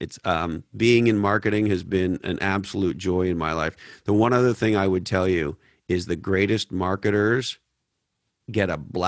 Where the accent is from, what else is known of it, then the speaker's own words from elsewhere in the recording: Montreal, Quebec, Canada; You know, I grew up in Montreal, Canada.